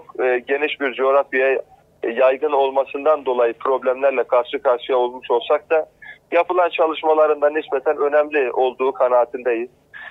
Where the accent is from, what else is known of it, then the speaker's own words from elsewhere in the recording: Pütürge, Malatya, Turkey; ben de Kötürgeli birisi olarak aynı zamanda hem Kötürge'deki depremde hasar gören evleri incelemek üzere